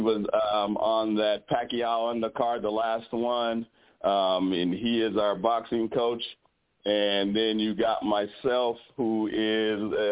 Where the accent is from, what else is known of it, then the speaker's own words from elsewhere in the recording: the South, United States; I'm from the South, so it could be possible.